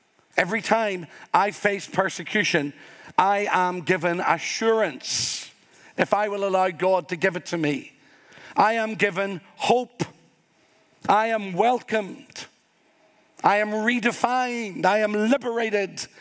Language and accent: English; Ireland; Your culture and mine, I am Irish.